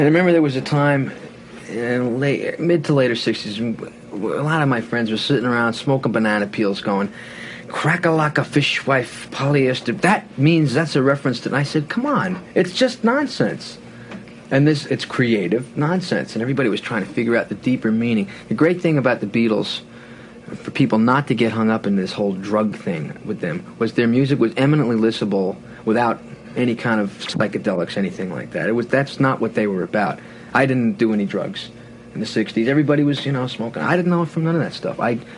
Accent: Levittown, United States; and I was a kid from Levittown, so what kind of soul did I have at that point?

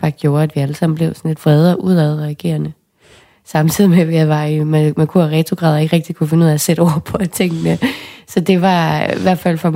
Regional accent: Risskov, Central Denmark Region, Denmark; Jeg kommer jo fra Risskov, hvor der er masser af hav og strand.

